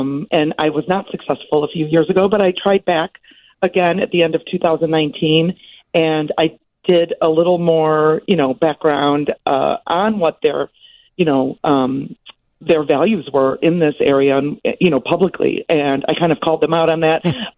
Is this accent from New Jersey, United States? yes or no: no; Chicago, Illinois, United States; I didn't celebrate it as a little girl growing up in Chicago either, in school or whatever, but I just kind of accepted that as norm.